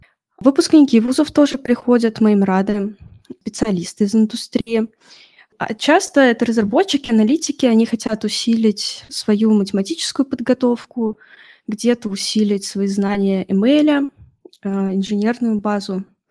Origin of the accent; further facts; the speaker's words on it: Moscow, Russia; Вот я, например, из Москвы